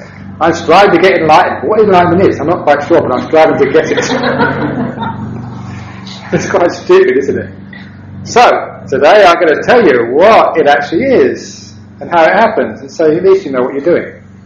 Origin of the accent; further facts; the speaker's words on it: London, United Kingdom; Obviously, growing up in London, you know, mostly Christian culture, I was really also interested in this idea of like God.